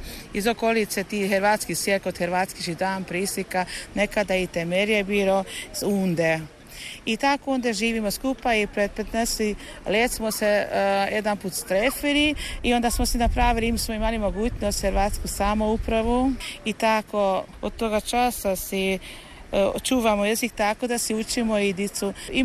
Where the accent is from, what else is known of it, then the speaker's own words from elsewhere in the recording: Csepreg, Vas, Hungary; ja se ufam da će se i narodit kod nas u Čepregu jedan put jedan Hrvat ko se zajubi va naše lipe divojke